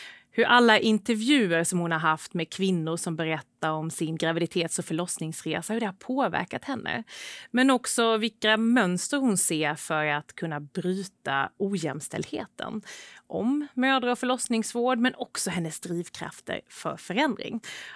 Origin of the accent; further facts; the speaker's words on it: Sweden; accent: rolled R (skorrande R); now in Stockholm, Sweden; Ska vi börja där egentligen med vår dialekt, med de skorrande R-en?